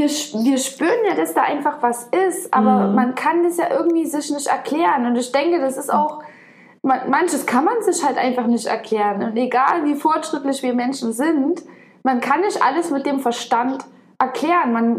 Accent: Germany; wie wir Deutschen aufgewachsen sind, wie sicherheitsbedacht wir sind

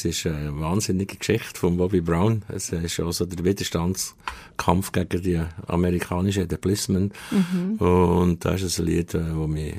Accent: South Tyrol, Italy; also eigentlich bin ich Südtiroler, genau.

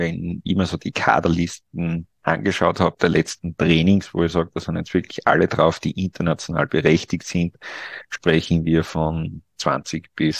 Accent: Austria; Im Gegensatz bei uns in Österreich ist mir das mitunter auch schon passiert.

